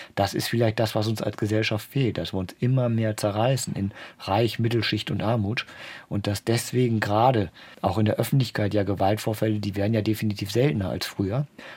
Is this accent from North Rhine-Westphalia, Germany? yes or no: no; Emden, Lower Saxony, Germany; Ja, das habe ich ja selber als Kind gar nicht gemerkt. Ich habe das erst gemerkt auf der weiterführenden Schule, dass irgendwie alle, Transvaal.